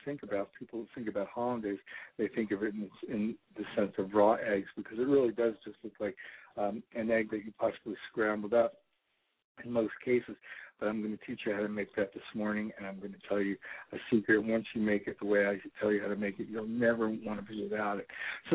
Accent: Brooklyn, New York, United States; growing up in New York, in Brooklyn, at the delicatessen

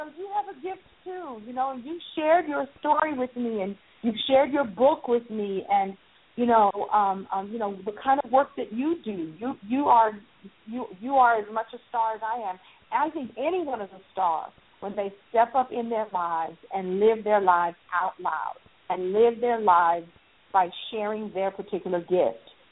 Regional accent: Brooklyn, New York, United States; And so I'm a girl from Brooklyn who, you know, figured out early on what my gift was.

